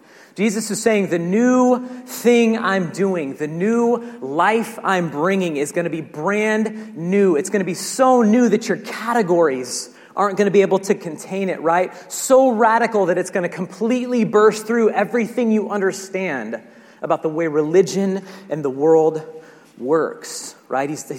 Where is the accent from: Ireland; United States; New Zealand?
United States; Truckee, California; I grew up in the Tahoe, Truckee region, lots of snow when I was growing up